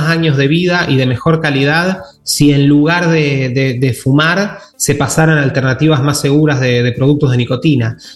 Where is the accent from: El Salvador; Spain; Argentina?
Argentina; yo soy argentino